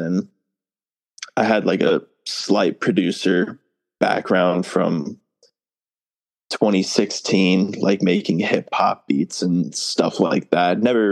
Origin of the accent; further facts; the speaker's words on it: Southport, North Carolina, United States; So originally I'm from Southport, North Carolina.